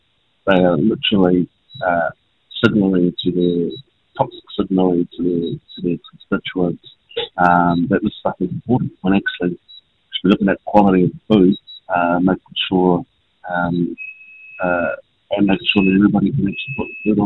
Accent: Auckland, New Zealand; born there; I'm actually from Archie, I'm not from Rarotonga, so I don't consider myself Rarotongan. I was born in West Auckland

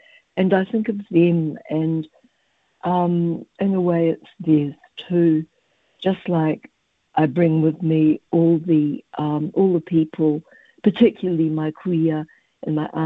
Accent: Rotorua, Bay of Plenty, New Zealand; growing up in Ohenemushi, the emphasis here was on tourism

